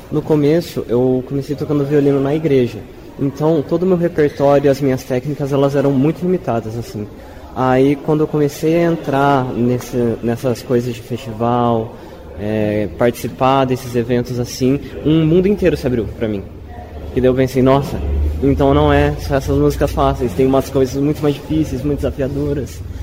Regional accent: Arapongas, Paraná, Brazil; eu tenho 17 anos e sou de Arapongas, aqui pertinho.

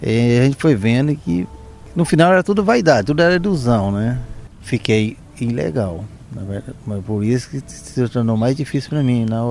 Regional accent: Paraguay; now in Spain; como eu já morei no Paraguai, fui criado no Paraguai, tenho uma facilidade com o idioma do espanhol, né? A gente foi viver na Espanha

